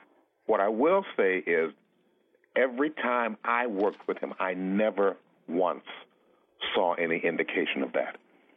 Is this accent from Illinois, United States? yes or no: yes; Chicago, Illinois, United States; also born or lived in Springfield; That's where I was born. I grew up in Chicago.